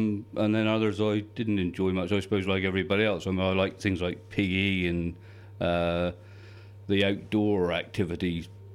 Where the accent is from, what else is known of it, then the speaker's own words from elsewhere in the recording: St Mary's, South West England, United Kingdom; born there; I was born on Scilly, obviously born at the hospital at St Mary's in 1959, December the 5th, 1959.